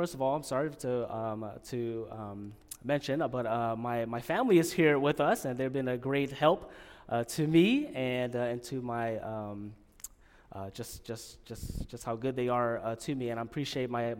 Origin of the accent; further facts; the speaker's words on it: Long Beach, California, United States; I was born in California, raised in Long Beach, LA area, and went to First Baptist Church of Long Beach, California